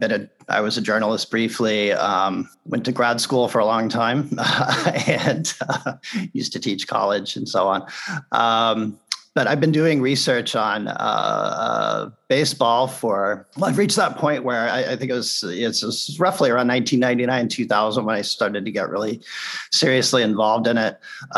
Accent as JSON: {"language": "English", "town": "Kansas City", "region": "Missouri", "country": "United States", "tie": "born or raised there", "said": "I grew up as a baseball fan. I grew up in Kansas City, and of course, in Kansas City, even back in the 70s and 80s, there wasn't a ton of stuff about the Negro Leagues then."}